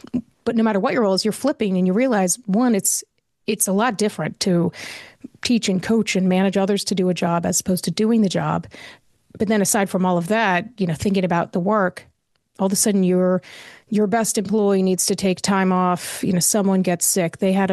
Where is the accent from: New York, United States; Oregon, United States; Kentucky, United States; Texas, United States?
Kentucky, United States; Louisville; now in Atlanta, United States; I am currently based in Atlanta, Georgia, but I grew up in Louisville, Kentucky, and I have worked at KFC.